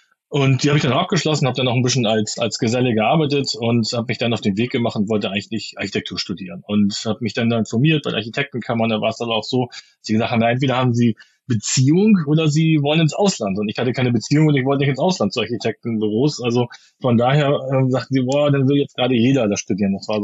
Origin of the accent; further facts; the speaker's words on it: Hamburg, Germany; Ich bin Hamburger, ja, genau.